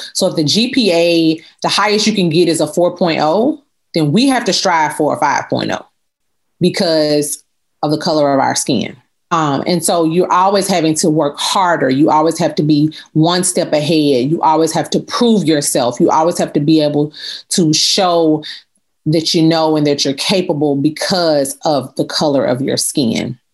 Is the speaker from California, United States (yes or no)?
no; Chattanooga, Tennessee, United States; Historically here in my hometown, and I'm proud to be from Chattanooga, that's just not been the case.